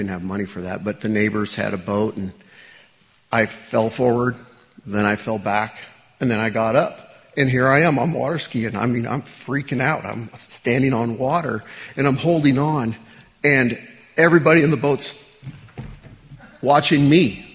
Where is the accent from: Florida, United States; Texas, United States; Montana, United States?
Montana, United States; Great Falls; born there; So like Jason said, I was born in Montana, actually in Great Falls, Montana.